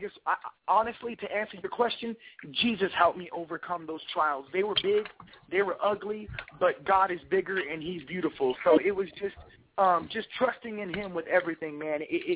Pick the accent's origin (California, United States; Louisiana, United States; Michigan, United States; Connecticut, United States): California, United States; La Puente; actually, I live in Beaumont now, so I'm over here by Palm Springs area, but I grew up in La Puente, California